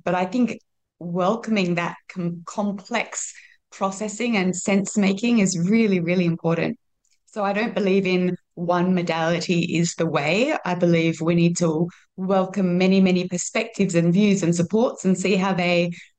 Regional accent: Sydney, New South Wales, Australia; now in Singapore; I'm from Sydney, Australia. So I grew up there my whole life. And aside from a very short 9 months in France as a teen, Singapore's the only other place that I've lived.

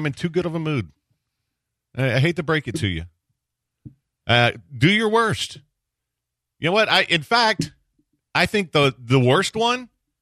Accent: Hitchcock, Texas, United States; Friday we'll be down at the BTR Cajun Throwdown in Hitchcock, which is basically pissing distance from my hometown.

